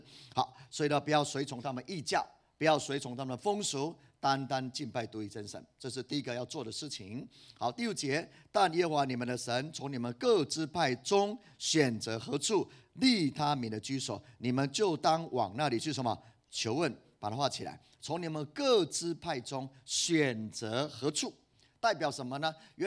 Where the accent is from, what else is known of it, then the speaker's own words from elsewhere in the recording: Puli, Nantou County, Taiwan; 台湾真是如此，我的故乡埔里也是如此